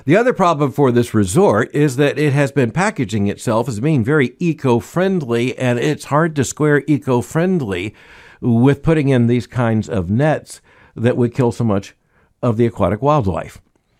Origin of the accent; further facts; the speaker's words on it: Florida, United States; I grew up in Florida.